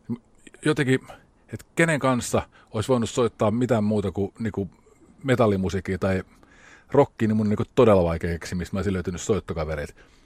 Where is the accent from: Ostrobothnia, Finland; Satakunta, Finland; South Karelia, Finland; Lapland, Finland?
Satakunta, Finland; Rauma; me ollaan siis samaikäisiä, mä oon itse asiassa muutaman kuukauden sua vanhempi. Saattaa, että Porista lähtösi. Mä oon itse Raumalta, eli joka samantyyppistä. Tää on nyt vähän isompi kaupunki kuin Rauma.